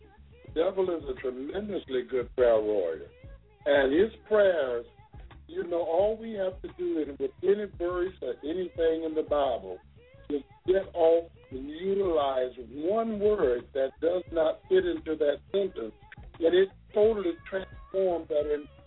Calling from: St. Cloud, Florida, United States; I'm calling from St. Cloud, Florida.

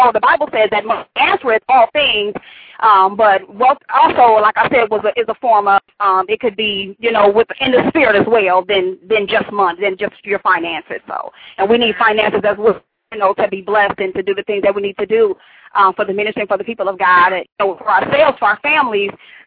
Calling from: Benton Harbor, Michigan, United States; I'm calling from Benton Harbor, Michigan.

